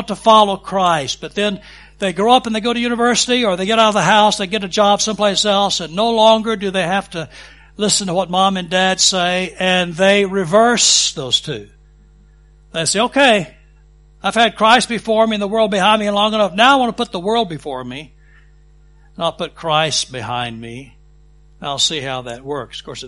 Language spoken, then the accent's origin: English; Texas, United States; Well, I'm a Texan, and some of you know, all you know about Texas is cowboys and the Alamo.